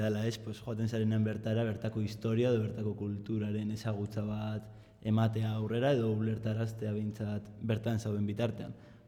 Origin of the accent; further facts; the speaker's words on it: Bilbao, Basque Country, Spain; Ni Bilbotik nator.